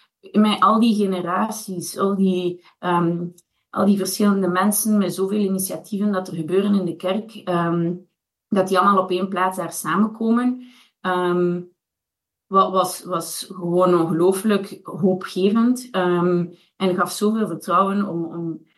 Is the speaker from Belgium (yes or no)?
yes; Dendermonde, Flanders, Belgium; now in United States; Ik ben oorspronkelijk van Dendermonde, Oost-Vlaanderen.